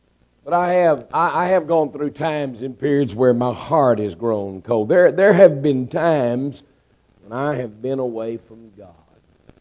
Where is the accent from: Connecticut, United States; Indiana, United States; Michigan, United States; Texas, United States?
Texas, United States; Nacogdoches; I find it interesting that growing up in Texas, getting saved in Nacogdoches